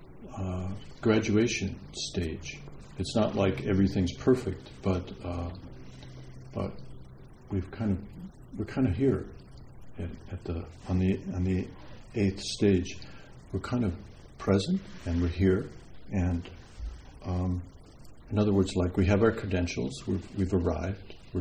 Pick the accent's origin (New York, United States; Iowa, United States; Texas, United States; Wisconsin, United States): Wisconsin, United States; I'm from Wisconsin.